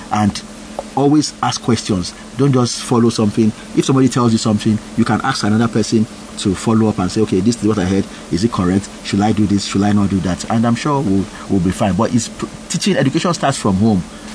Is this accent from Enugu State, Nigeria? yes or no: no; Ejigbo, Osun, Nigeria; But if I see that I'm from Ejigbo local government and I say, okay, you know what, let me find time, maybe once a month or once in 2 months, I want to be going back home.